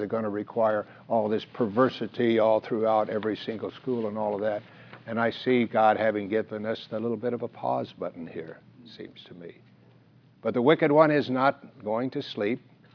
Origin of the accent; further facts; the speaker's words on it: United States; but I'm an American, not necessarily living in a foreign land